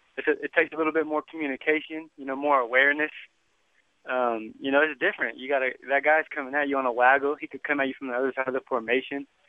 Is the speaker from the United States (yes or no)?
yes; Seattle, Washington, United States; I was a little bit of a basketball fan growing up, but, you know, I'm from Seattle